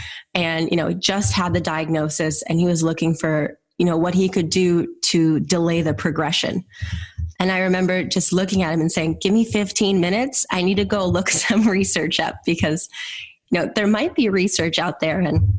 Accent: Minnesota, United States; I returned to my home state of Minnesota

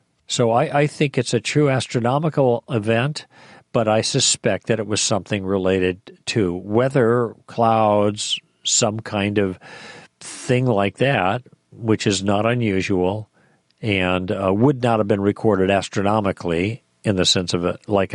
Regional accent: Midwest, United States; I grew up in the Midwest, and sometimes when a big, bad storm comes in, things get really dark really quickly

